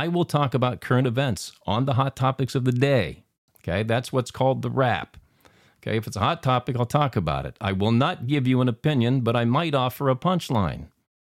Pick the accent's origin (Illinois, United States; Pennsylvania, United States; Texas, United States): Pennsylvania, United States; Here's a guy I grew up with near Pittsburgh